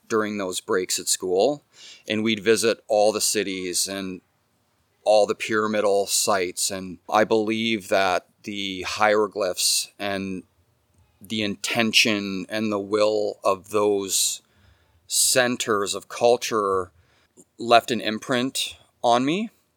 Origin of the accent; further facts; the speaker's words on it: Mexico; I grew up in Mexico when I was a kid.